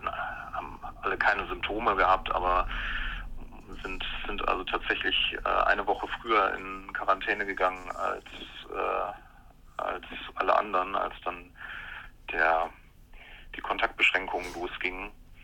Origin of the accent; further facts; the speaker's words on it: Bavaria, Germany; wir sind ja zusammen in Franken zur Schule gegangen und da hat man eigentlich mit der Sozialisation keine Wahl